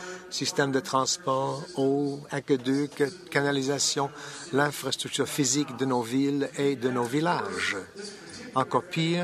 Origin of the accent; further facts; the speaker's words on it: Winnipeg, Manitoba, Canada; y compris chez moi à Winnipeg, où l'eau est encore prise d'assaut